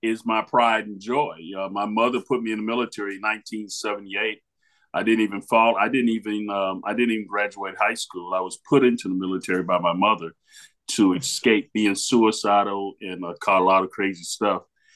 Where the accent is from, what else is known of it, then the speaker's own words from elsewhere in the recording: Miami, Florida, United States; now in Louisville, United States; I'm from Miami, Florida, and I live in Louisville.